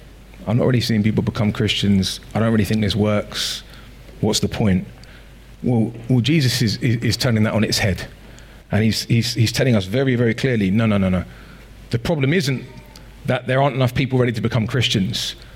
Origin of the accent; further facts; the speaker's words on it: Norbury, London, United Kingdom; I grew up in Norbury and there was this allotment behind where I lived on Green Lane for a few years